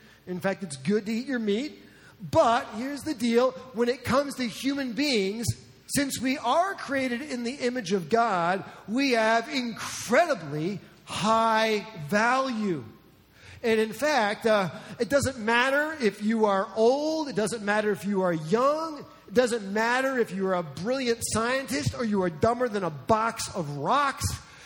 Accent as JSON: {"language": "English", "region": "New Jersey", "country": "United States", "tie": "born or raised there", "accent": "New Jersey", "said": "Some of you know that I grew up outside of New York City, in New Jersey. I'm a Jersey boy, okay?"}